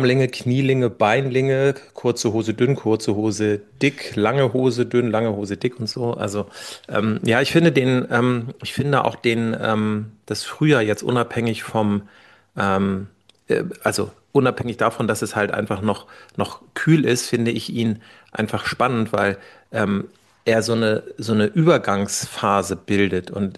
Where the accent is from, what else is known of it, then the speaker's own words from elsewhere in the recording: Germany; Ich komme ja aus der Nähe von Hamburg und das heißt wirklich so, das ist ja der ehemalige Zonenrandbezirk. Also von mir zur ehemaligen Zonengrenze sind es ja, weiß nicht, 10 Kilometer oder so.